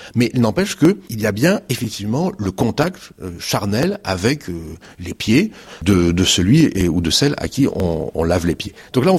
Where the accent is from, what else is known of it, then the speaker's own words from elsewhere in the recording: Marseille, Provence-Alpes-Côte d'Azur, France; j'aime beaucoup cette partie-là de la France, dont je ne suis pas originaire, je suis marseillais. Donc, au bord de la mer, mais sans connaître les marées.